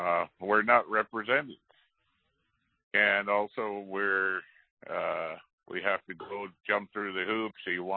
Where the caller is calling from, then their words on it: Alaska, United States; I'm calling in from Southeast Alaska.